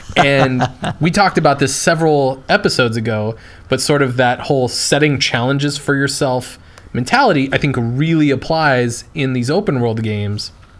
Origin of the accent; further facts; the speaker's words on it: Gilroy, California, United States; Gilroy. It's a shitty little nowhere town.